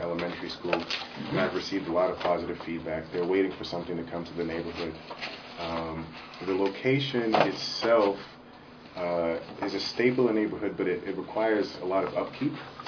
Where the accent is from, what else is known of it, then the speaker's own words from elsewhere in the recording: Cambridge, Massachusetts, United States; I was born and raised in Cambridge, so I'm a native Cantabrigian